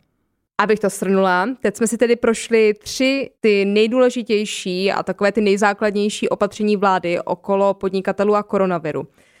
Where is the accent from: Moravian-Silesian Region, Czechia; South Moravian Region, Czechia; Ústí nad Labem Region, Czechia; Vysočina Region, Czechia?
Moravian-Silesian Region, Czechia; jak se říká u nás na Ostravsku, odkud pocházím